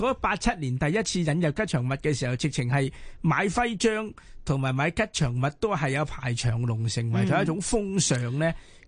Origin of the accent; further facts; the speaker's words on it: Guangdong, China; 我哋作为广东人，我哋都几自豪呢样嘢。